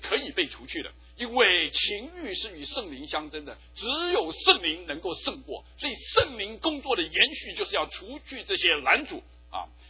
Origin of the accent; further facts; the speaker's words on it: China; 这我们中国人也知道，万恶淫为首。